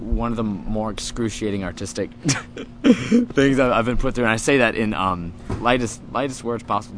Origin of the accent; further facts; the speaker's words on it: Anchorage, Alaska, United States; born there; I was born in Anchorage, Alaska